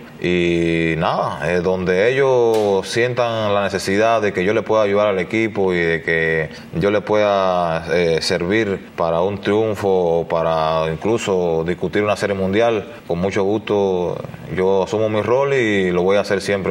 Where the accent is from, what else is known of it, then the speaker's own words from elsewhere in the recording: Cuba; now in United States; Yo salí de Cuba